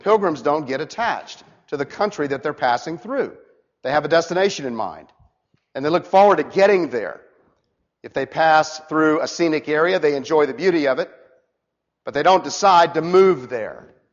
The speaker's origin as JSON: {"language": "English", "town": "Orlando", "region": "Florida", "country": "United States", "tie": "born or raised there", "also_born_or_lived": "Miami", "said": "I was born in Miami and reared in Orlando. I'm a native Floridian."}